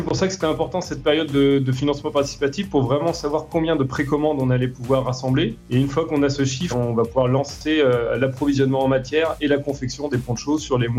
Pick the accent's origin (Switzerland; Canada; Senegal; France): France; chez nous, en France